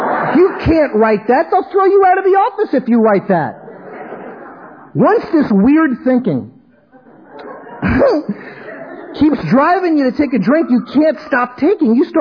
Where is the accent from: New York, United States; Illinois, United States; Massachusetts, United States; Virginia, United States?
New York, United States; Bronx; So I was growing up in the Bronx, and I entered psychotherapy at a very young age